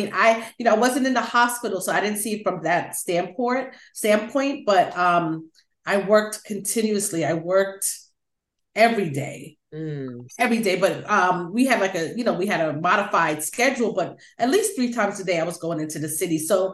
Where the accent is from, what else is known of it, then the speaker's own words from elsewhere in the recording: Long Island, New York, United States; I'm from Long Island, which is the suburbs of New York City.